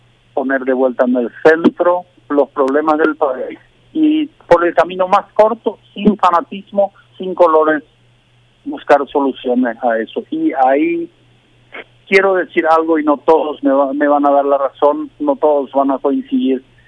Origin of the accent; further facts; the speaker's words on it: Chaco, Paraguay; como padre de familia paraguayo de bien, nacido en el Chaco y creyente